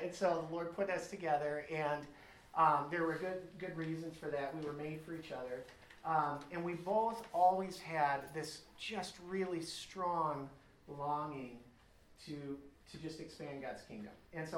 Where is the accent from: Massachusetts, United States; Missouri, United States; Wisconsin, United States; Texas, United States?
Wisconsin, United States; I'm from Wisconsin. Molly is from Illinois.